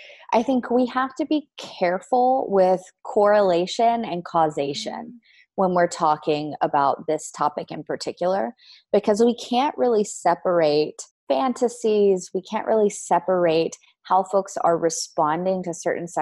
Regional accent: Louisiana, United States; also born or lived in Texas; And I grew up in the South, so in Louisiana, Texas area.

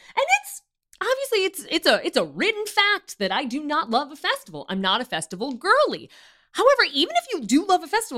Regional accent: West Coast, United States; we're not using that because we're from the West Coast.

